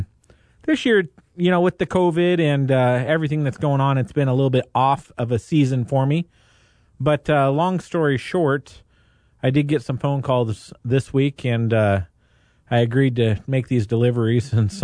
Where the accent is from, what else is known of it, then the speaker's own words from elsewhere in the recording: Dallas, Oregon, United States; In my hometown of Dallas, Oregon, friends, you know, the local elections don't get a lot of draw usually.